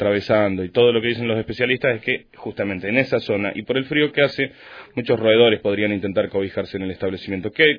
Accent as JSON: {"language": "Spanish", "town": "Río Grande", "region": "Tierra del Fuego", "country": "Argentina", "tie": "born there", "said": "todos aquellos que somos nacidos en Río Grande o que residimos desde hace mucho tiempo aquí"}